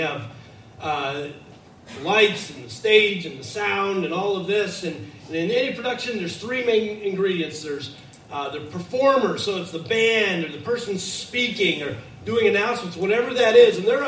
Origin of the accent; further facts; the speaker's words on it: Scotland, United Kingdom; accent: Scottish; Kyle did an impersonation of me this morning, which is pretty funny, of my Scottish accent, and it reminded me of my drunk uncle.